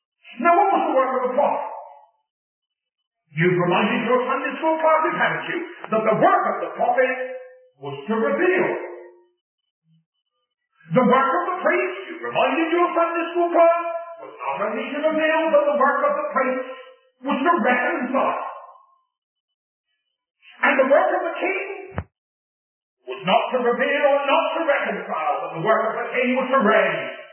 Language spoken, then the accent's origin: English; England, United Kingdom; But I'm an Englishman, you see.